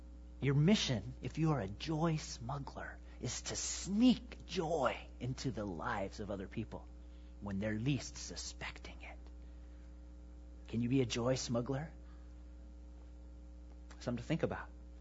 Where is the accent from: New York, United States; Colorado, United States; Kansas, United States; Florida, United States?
Kansas, United States; Now, I'm from Kansas, and this illustration kind of hurt me because he was talking about driving across Kansas and being bored.